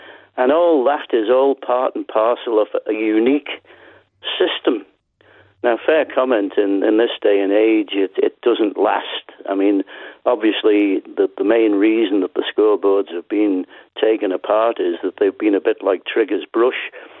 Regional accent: Isle of Man; born there; I was born in Park Avenue, which is just down the road from the TT grandstand.

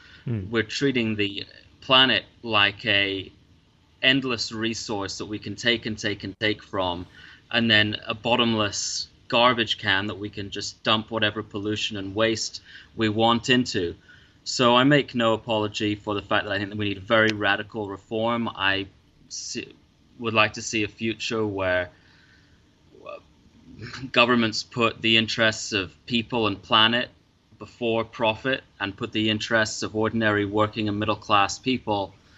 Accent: Isle of Man; also born or lived in United States; I spent most of my childhood and adolescence in the Isle of Man. Neither of my parents are Manx. I was born in the United States in 1986.

